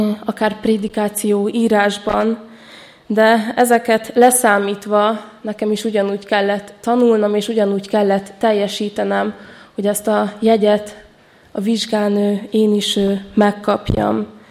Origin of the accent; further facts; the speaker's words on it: Hungary; Mi magyarok vagyunk, magyarul beszélünk